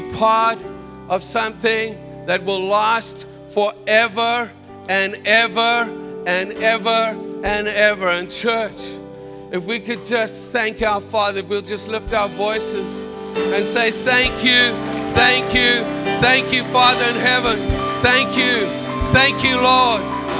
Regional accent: Zimbabwe; born there; I'm actually from Zimbabwe, born in Zimbabwe. I know I don't look like a Zimbabwean, but I am one. And it's good to go home.

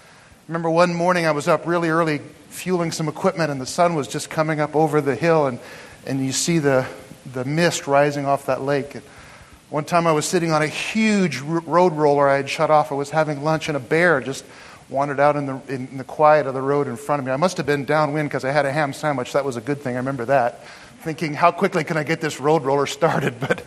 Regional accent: Oregon, United States; How many of you have ever visited the beautiful state of Oregon? I grew up in Oregon. It's a beautiful place.

